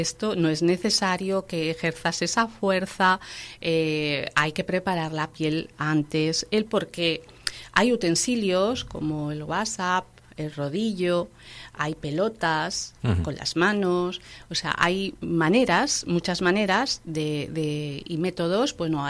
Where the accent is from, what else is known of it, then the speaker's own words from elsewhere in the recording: Madrid, Community of Madrid, Spain; now in Laredo, Spain; En Madrid era pejina madrileña y aquí soy madrileña pejina porque, claro, llevo menos años, digamos que he vivido más años en Madrid que aquí. Pero esta es mi tierra, me siento muy a gusto.